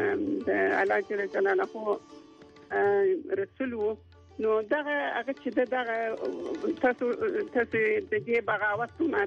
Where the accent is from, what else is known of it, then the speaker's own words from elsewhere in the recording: Kandahar, Afghanistan; زه په کندهار کې لوڅه یم د کندهار په محیط کې زه لوڅه یم